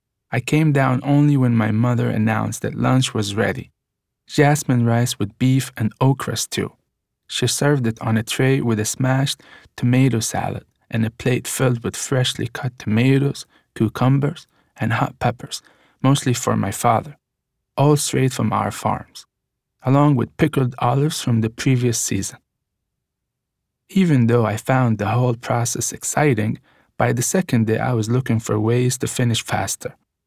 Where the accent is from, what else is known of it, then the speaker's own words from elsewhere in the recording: Gaza, Gaza Strip, Palestine; Knowing that I grew up in Gaza, you may be surprised to hear me call it paradise.